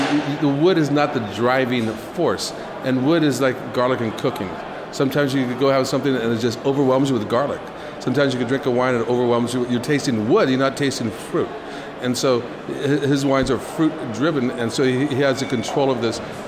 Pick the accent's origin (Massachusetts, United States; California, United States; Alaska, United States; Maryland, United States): California, United States; Hey, I'm a farmer from California.